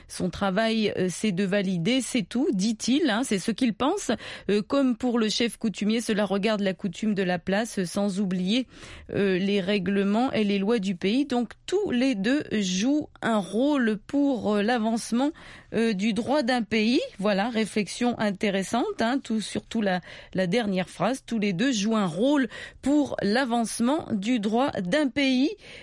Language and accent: French; Chad; le conflit foncier chez moi au Tchad n'est d'actualité pour personne